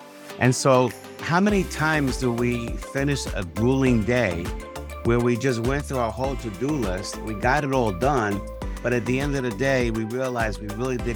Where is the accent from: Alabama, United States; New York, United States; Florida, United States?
New York, United States; New York City; now in Bergen County, United States; So I grew up in Washington Heights, 181st Street, and 181st and 180th and Wadsworth Avenue. And then in 1970, when the crack epidemic came, we moved to New Jersey, where a lot of the Jewish people moved to in Bergen County.